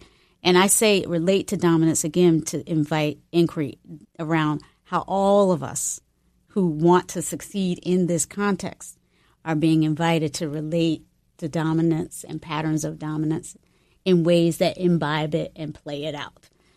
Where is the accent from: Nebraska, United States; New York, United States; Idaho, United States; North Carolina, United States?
North Carolina, United States; also born or lived in Virginia; growing up in North Carolina and Virginia, where in the particular places that I lived at that time, we didn't hear a lot of different languages around us.